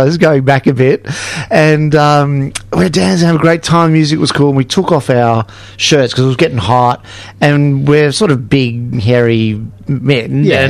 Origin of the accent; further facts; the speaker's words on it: Melbourne, Victoria, Australia; So I'm born and raised in Melbourne and been here all my life. We've done some stints overseas and up in Sunshine Coast in Queensland, but pretty much, you know, Melbourne is home.